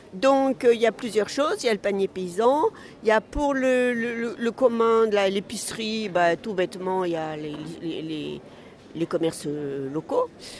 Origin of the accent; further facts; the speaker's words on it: Algeria; J'ai le souvenir de mon enfance en Algérie